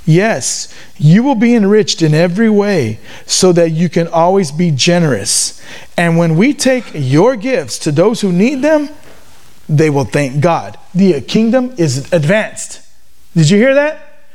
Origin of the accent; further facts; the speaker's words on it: Texas, United States; And please forgive me, I'm Texan, okay?